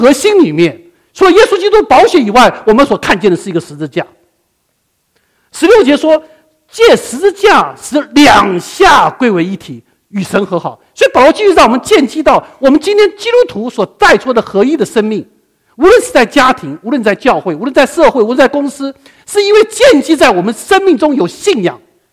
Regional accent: China; 我们中国人在美国的所谓的行为的模式

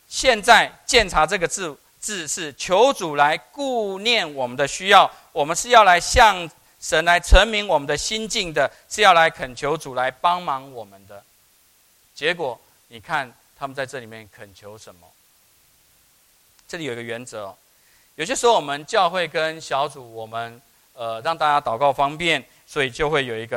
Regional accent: Taiwan; 对，我从台湾来的

